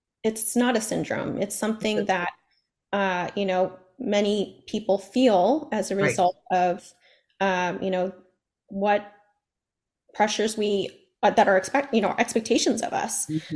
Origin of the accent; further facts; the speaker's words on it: California, United States; I grew up in the Bay Area with 10 aunts, blood relative aunts.